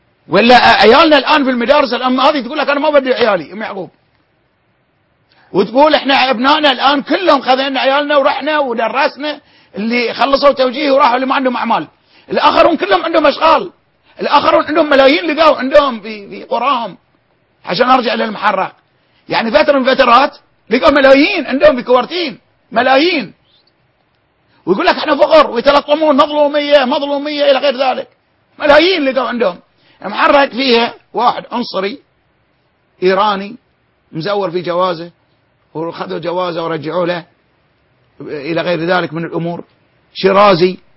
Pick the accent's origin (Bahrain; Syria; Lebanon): Bahrain; عندنا في البحرين بنات عاطلات